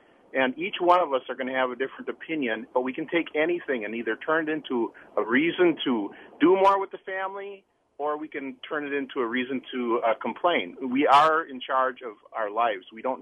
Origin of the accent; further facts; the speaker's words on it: Wisconsin, United States; moved back to my home state, shop at Kohl's as much as I can now to support a Wisconsin-based business.